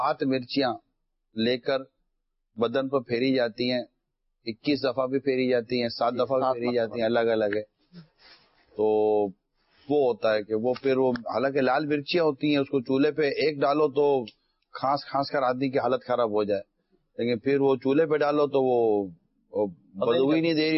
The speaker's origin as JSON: {"language": "Urdu", "town": "Karachi", "region": "Sindh", "country": "Pakistan", "tie": "born there", "said": "میں باب المدینہ میں پیدا ہوا،"}